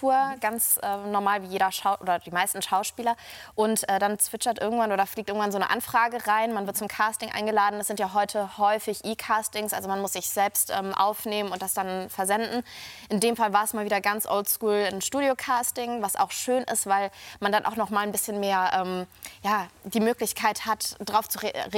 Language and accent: German; Cologne, North Rhine-Westphalia, Germany; now in Hamburg, Germany; ich bin halbe Südländerin, ich bin Kölnerin, ich brauche die Sonne, ich brauche die Wärme.